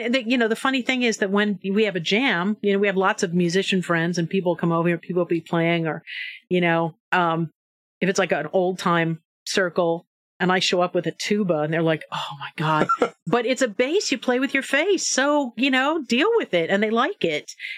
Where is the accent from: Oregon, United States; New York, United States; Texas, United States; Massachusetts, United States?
Oregon, United States; Portland; But no, I grew up in Northwest Portland, and my grandmother and the family homestead was on in Sullivan's Gulch.